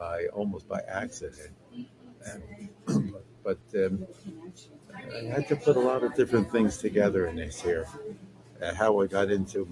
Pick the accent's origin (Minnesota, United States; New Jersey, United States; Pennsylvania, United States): Pennsylvania, United States; Philadelphia; Born and raised in Fishtown.